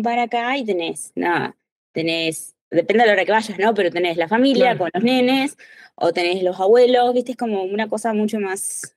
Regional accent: General Roca, Río Negro, Argentina; also born or lived in Buenos Aires; now in Dublin, Ireland; Bueno, soy originariamente de General Roca, Río Negro. Viví 10 años en Buenos Aires, así como que estoy un poco, mi corazón está un poco repartido. Y ahora sí. Vivo en Dublín.

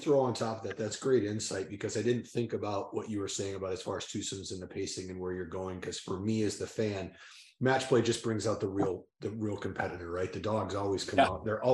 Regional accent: United States; especially being an American following the university system.

